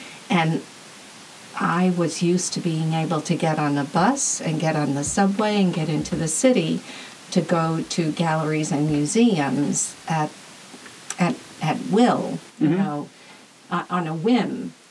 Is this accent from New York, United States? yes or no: yes; Queens, New York, United States; also born or lived in Brooklyn; I neglected to mention that I was born in Brooklyn, and I was mostly raised in Queens.